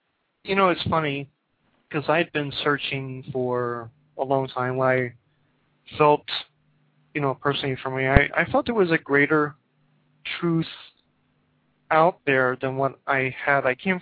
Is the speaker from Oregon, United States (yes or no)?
no; Kentucky, United States; now in Japan; Yeah. I'm from Kentucky, actually.